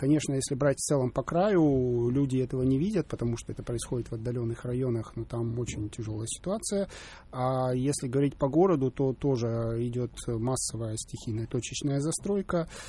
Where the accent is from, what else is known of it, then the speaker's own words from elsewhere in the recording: Vladivostok, Primorsky Krai, Russia; Я коренной житель Владивостока, вырос в пригороде, родился, вырос, прожил всю жизнь.